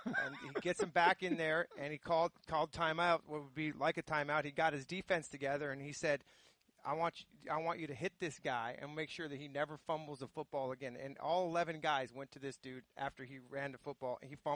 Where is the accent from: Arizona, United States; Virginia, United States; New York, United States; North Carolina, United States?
Arizona, United States; Phoenix; You know, they had me a little bit knowing that I was from Phoenix and I was going to come back and play at home.